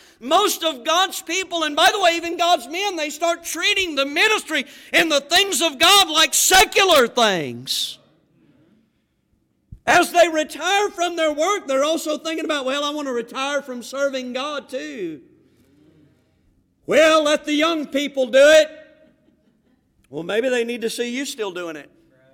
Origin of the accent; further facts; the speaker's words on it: Florida, United States; accent: southern; and I came in with my southern accent from the panhandle of Florida.